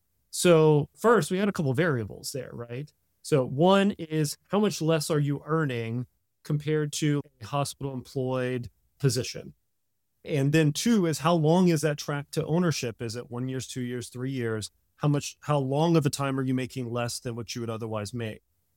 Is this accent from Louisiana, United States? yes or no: yes; New Orleans, Louisiana, United States; moved away as an adult; now in Milwaukee, United States; She is from Milwaukee. I'm from New Orleans area. Moving from New Orleans to Milwaukee is a little bit daunting, to be honest.